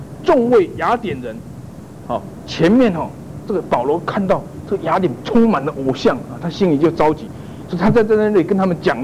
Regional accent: Taiwan; 所以你知道我是从台湾来的哈，哦，啊，我对这个大陆的背景哦，实在是一窍不通这样哈

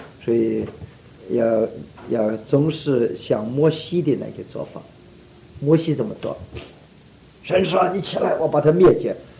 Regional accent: China; 我们中国人说人生有三大苦，少年丧父，中年什么丧妻，老年呢丧子。

